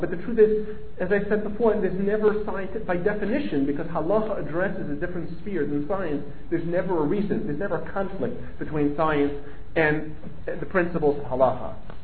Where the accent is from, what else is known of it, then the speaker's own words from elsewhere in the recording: Muncie, Indiana, United States; You know, I grew up in Muncie, so I might not know that.